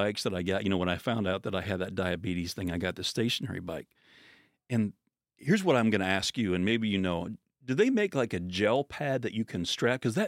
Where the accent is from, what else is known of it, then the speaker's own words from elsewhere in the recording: Pennsylvania, United States; I grew up in Pennsylvania, and I'd be getting like Chicago.